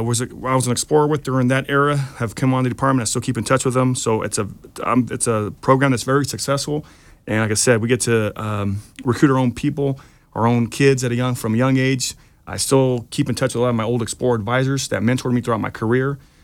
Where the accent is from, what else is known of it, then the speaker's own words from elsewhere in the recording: Modesto, California, United States; also born or lived in Bay Area; So I was born in the Bay Area, moved to the Modesto area, Central Valley, when I was about 6 years old.